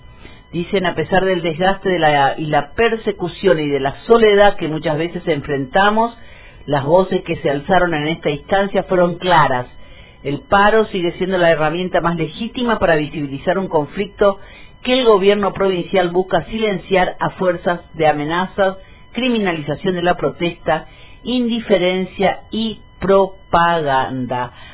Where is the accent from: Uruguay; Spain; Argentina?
Argentina; Para seguir claudicando como argentinos y argentinas